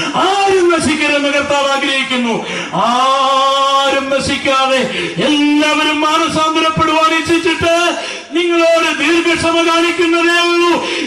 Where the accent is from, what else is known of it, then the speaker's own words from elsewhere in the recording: Kochira, Kerala, India; എൻ്റെ പ്രിയപ്പെട്ട ഗ്രാമമായ കൊച്ചിറയിൽ, ഞാൻ വളർന്ന എൻ്റെ ഭവനത്തിനടുത്തൂടെ, എൻ്റെ ദേശത്തിൻ്റെ വീടിനടുത്തൂടെ